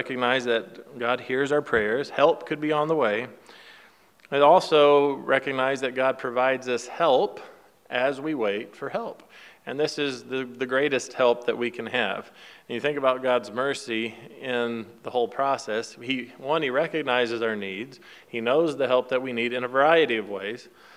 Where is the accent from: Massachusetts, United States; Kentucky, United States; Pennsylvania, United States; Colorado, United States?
Kentucky, United States; Growing up in Kentucky, some pronounce it naked, some pronounce it naked.